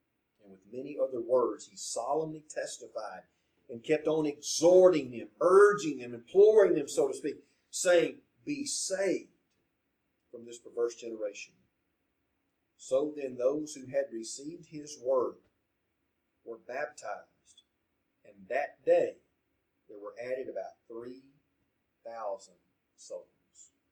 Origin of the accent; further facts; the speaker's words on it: Texas, United States; Okay, I'm from East Texas, y'all. All y'all.